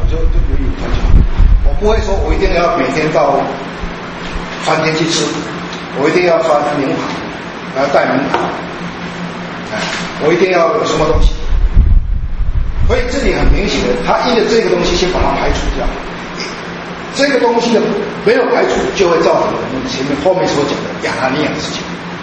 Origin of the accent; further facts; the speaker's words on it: China; 这个跟我们中国人很类似，我们中国人说我漂流，一生漂流，但是最后我死了呀，我能够埋在我的家乡。